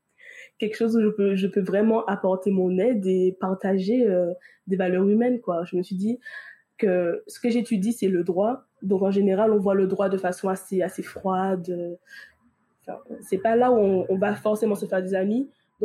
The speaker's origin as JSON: {"language": "French", "country": "Martinique", "said": "des proverbes de notre île, puisque je suis de la Martinique."}